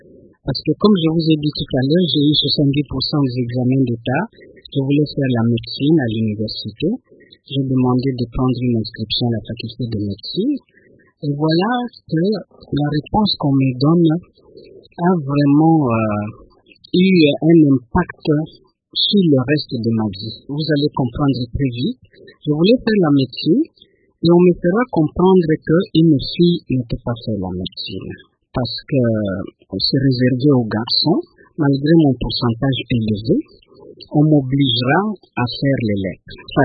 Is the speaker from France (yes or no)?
no; Mikwi, Bandundu, DR Congo; je passe mon enfance pas vraiment à Juma, je la passe dans une collectivité qui s'appelle Mikwi, dans cette partie de la République.